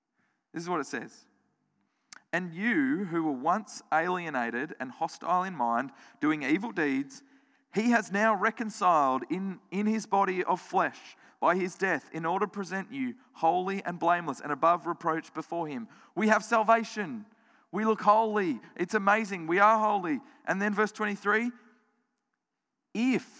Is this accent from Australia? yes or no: yes; Australia; I'm an Australian citizen. I was born an Australian citizen.